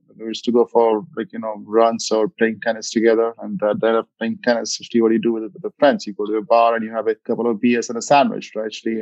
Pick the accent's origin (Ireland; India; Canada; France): India; English is a second language; moved away as an adult; now in United States; as you can see from my accent, I'm from India, actually. So I grew up in India. Father was in Air Force. So we were all over the place in India, and did my bachelor's back home.